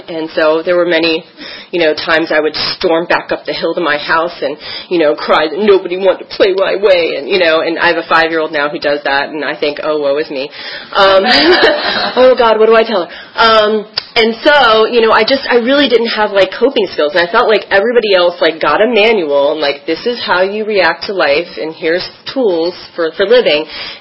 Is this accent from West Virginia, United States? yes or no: no; Washington, District of Columbia, United States; born there; I was born in Washington, D.C. To my lovely parents who are super dysfunctional and fabulous